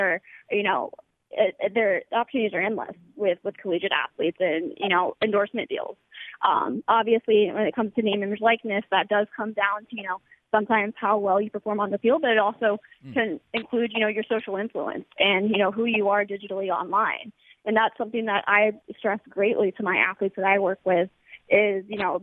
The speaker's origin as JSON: {"language": "English", "town": "Pensacola", "region": "Florida", "country": "United States", "tie": "born or raised there", "said": "I have born and raised in Florida, born and raised in Pensacola."}